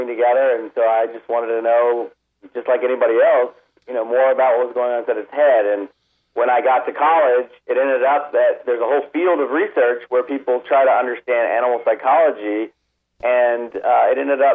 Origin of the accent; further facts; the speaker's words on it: Atlanta, Georgia, United States; I actually stayed in my hometown to go to college. I grew up in Atlanta, and I went to Emory University